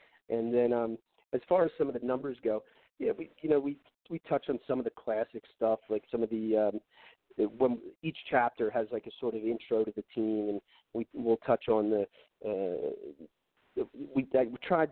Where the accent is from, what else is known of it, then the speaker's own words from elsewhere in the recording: Philadelphia, Pennsylvania, United States; accent: Philly; At least you're from the Philly area, so you can put up with my crazy accent anytime I do radio in San Francisco.